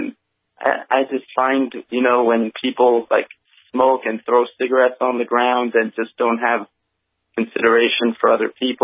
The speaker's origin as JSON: {"language": "English", "region": "New York", "country": "United States", "tie": "born or raised there", "lives_now": "Miami, United States", "said": "I grew up in Long Island, you know, in a wealthy, conservative part of Long Island, and I have an apartment in South Beach now."}